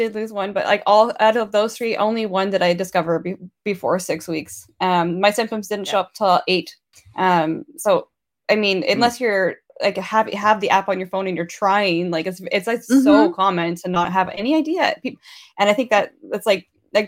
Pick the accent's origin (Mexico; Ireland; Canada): Canada; I'm Canadian